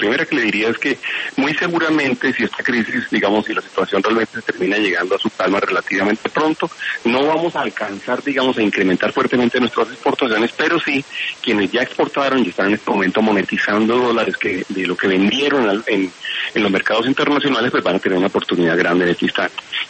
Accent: Colombia; Economías como la colombiana son vulnerables a ese tema, son vulnerables porque nosotros somos exportadores de petróleo

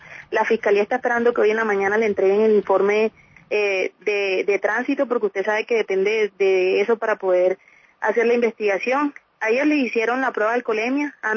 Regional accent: La Guajira, Colombia; Yo vengo de La Guajira.

